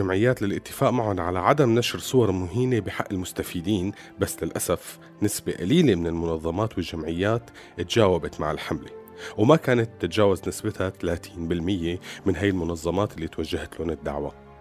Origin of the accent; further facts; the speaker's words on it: Syria; هاي الصور ما بتأذينا كسوريين وبس،